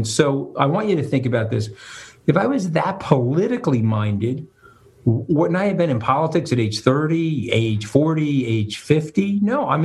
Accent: New York, United States; I had a root for the Yankees because I'm a New Yorker.

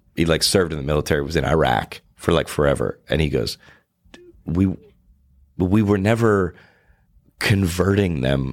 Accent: United States; But I think that's because I was from America. I came there.

